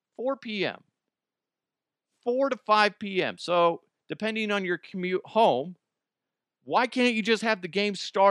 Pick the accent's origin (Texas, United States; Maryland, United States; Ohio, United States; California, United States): California, United States; I'm from California.